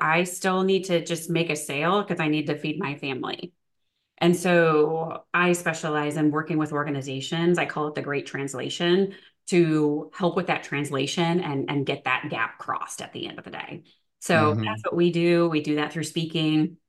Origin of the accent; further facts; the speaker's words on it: Chicago, Illinois, United States; I'm a simple gal, right? I'm a Midwesterner. I'm from Chicago.